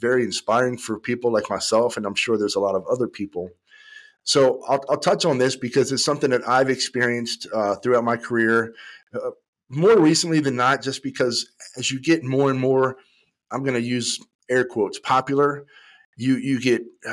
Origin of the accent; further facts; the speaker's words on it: California, United States; I'm from Cali, so it struck me right away.